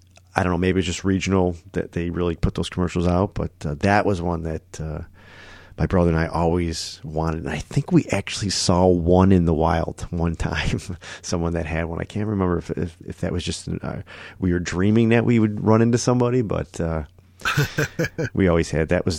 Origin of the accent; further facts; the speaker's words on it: Buffalo, New York, United States; we growing up in Buffalo, we had, you know, real snowy winters.